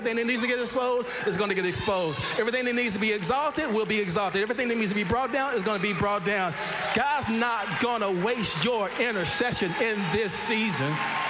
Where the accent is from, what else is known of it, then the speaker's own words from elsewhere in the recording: Fort Worth, Texas, United States; white people in my area where I grew up here in Fort Worth.